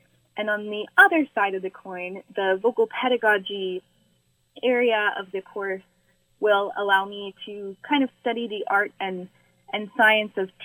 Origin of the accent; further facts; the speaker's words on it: Glace Bay, Nova Scotia, Canada; I grew up in Glace Bay and was very lucky that I was in a musical family.